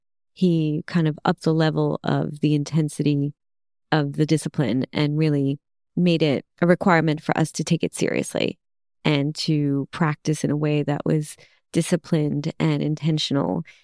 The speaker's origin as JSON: {"language": "English", "town": "Brooklyn", "region": "New York", "country": "United States", "tie": "born or raised there", "accent": "Brooklyn", "said": "especially since where I grew up in Brooklyn, the accent, let me tell you, wasn't so great. There was a lot of Brooklyn accent."}